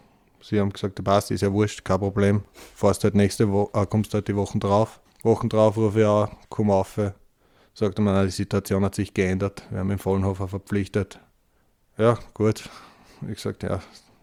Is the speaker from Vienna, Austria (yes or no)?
yes; Vienna, Austria; Als Wiener dann eigentlich komplett super reingespielt quasi in das Dorf Langenrohr.